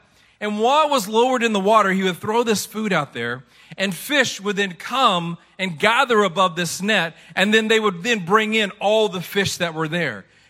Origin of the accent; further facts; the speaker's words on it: Memphis, Tennessee, United States; I'm actually originally from Memphis, Tennessee. My parents had a place on the Tennessee River near Pickwick